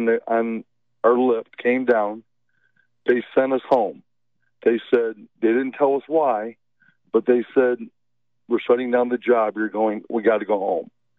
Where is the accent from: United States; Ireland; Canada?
United States; Michigan; now in Norman, United States; I'm originally not from Oklahoma. I am from Michigan.